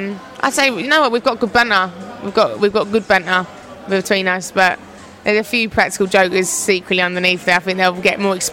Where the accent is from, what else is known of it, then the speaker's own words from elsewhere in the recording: North West England, United Kingdom; accent: Scouse; Oh, my old Scouse accent.